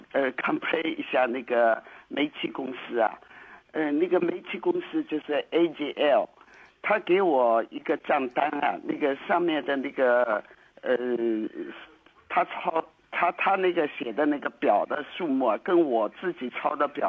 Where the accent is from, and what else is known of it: China